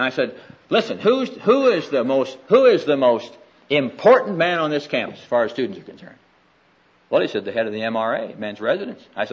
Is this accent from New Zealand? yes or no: no; Midwest, United States; And I said, well, I'm from the Midwest, Doss. I was born.